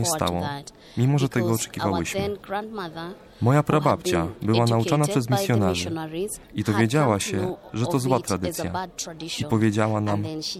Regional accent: Kenya; Mam 38 lat i pochodzę z Kenii.

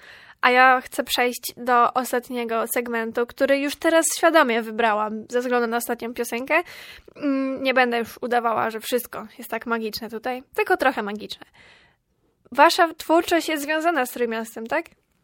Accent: Olsztyn, Warmian-Masurian Voivodeship, Poland; Ja jestem z Olsztyna. Jak coś jest poza Olsztynem, to jest poza Olsztynem.

